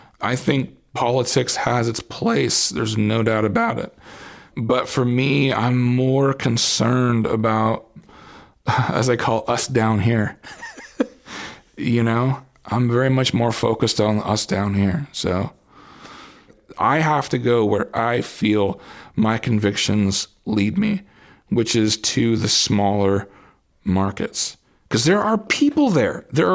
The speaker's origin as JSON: {"language": "English", "town": "Seattle", "region": "Washington", "country": "United States", "said": "I'm from Seattle, Washington, and I'm about to embark on a 50-state tour."}